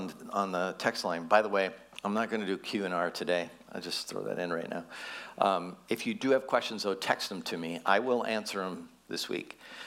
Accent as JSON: {"language": "English", "region": "Minnesota", "country": "United States", "said": "I'm from Minnesota, we don't win anything, and I'm a huge Vikings fan"}